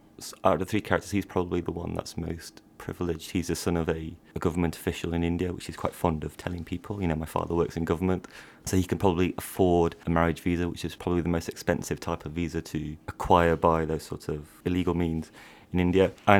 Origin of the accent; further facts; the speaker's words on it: Derby, East Midlands, United Kingdom; born there; I was born in Derby. My parents were both born in India, and my paternal grandparents.